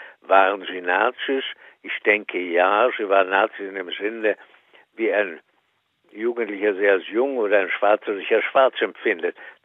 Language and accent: German; Austria; einschließlich Österreichs, meiner Heimat